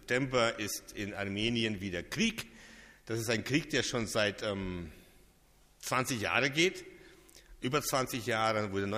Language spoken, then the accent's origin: German; Baden-Württemberg, Germany; ich komme ja aus dem Schwarzwald, aus dem Nordosten des Schwarzwaldes, aus der Nähe von Herrenberg.